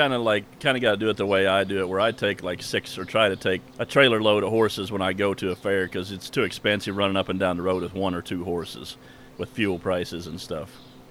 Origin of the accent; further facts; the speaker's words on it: Arthur, Illinois, United States; I'm from Arthur, Illinois, but I come up here every day and train the horses.